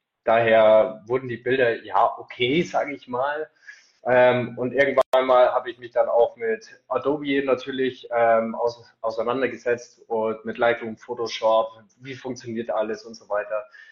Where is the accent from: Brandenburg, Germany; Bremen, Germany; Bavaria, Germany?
Bavaria, Germany; Eichstätt; Ich komme aus Eichstätt, bin 29 Jahre alt, noch.